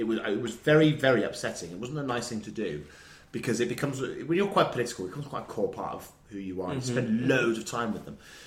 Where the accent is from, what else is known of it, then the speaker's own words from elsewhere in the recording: South West England, United Kingdom; growing up in Somerset with Paddy Ashdown